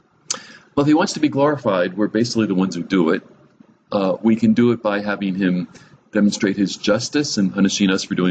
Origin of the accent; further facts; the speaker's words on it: New Jersey, United States; Water, I'm from New Jersey.